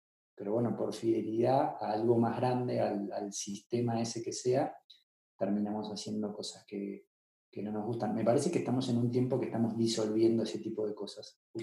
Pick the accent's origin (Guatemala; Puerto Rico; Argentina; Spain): Argentina; Yo ahora que vivo en Medellín, que es como una ciudad muy particular en la cultura, muy familiar, que también veo en Latinoamérica, en Argentina también, de donde soy